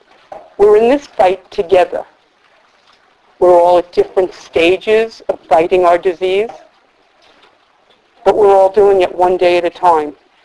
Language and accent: English; New York, United States; now in New Jersey, United States; What it means to me personally is, even though I'm from New York, I'm getting fed what I need today here in New Jersey.